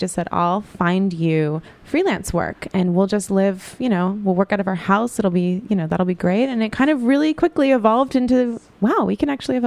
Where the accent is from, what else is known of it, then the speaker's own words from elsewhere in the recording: New York City, New York, United States; we love Brooklyn and we love to work and I love being productive. I'm from New York City.